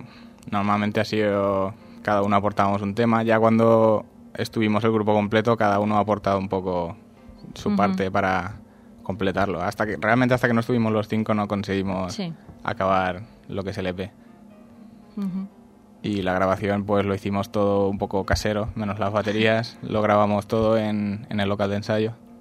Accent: Valencia, Valencian Community, Spain; Con lo cual, el resto sí que somos todos de Valencia.

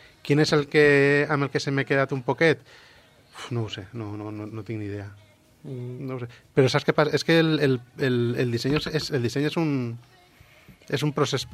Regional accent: Valencia, Valencian Community, Spain; Sí, en Valencia. Yo soy de Valencia

